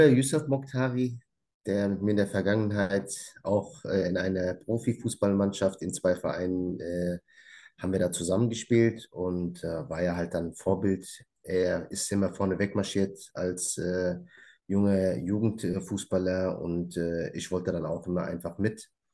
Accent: Germany; ehemaliger Fußballprofi, bin Deutsch-Marokkaner, das heißt hier in Deutschland aufgewachsen und mein Herkunftsland ist Marokko.

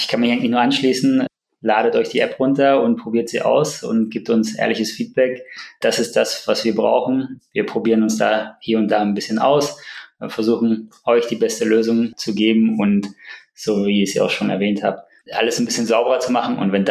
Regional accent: Hanover, Lower Saxony, Germany; Ich komme aus Hannover

